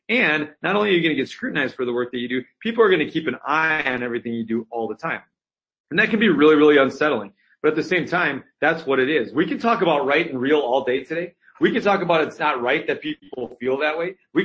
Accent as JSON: {"language": "English", "town": "Fall Creek", "region": "Wisconsin", "country": "United States", "said": "I am from Fall Creek, Wisconsin."}